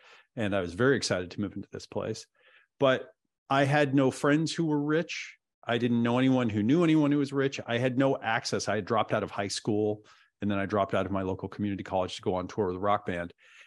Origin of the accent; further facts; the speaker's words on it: Oregon, United States; I grew up in Oregon, okay? I grew up in Oregon, which is, yes, Diana, I grew up in Oregon.